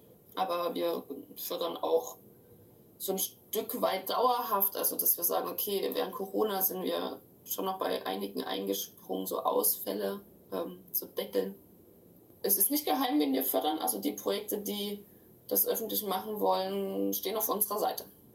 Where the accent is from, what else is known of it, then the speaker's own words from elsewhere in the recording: Saxony, Germany; moved away; Also ich bin selber aus dem Erzgebirge weg, weil es einfach halt als, weiß nicht, linke, irgendwie diversere Person auch nicht geil ist, da zu sein.